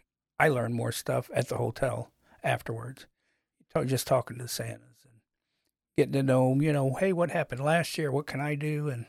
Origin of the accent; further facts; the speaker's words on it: Fairview Heights, Illinois, United States; also born or lived in Jerseyville; No, Fairview Heights, actually.